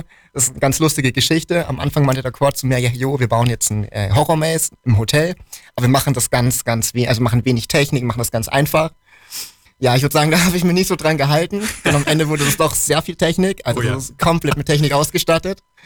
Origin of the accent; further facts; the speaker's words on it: Bavaria, Germany; Man muss dazu sagen, wir kommen beide aus Bayern.